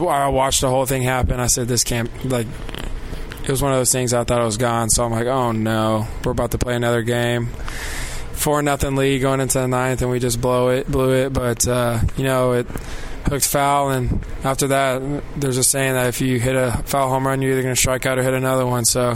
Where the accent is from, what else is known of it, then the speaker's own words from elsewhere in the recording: Houston, Texas, United States; You know, I'm from the Houston area, just being around, being at home.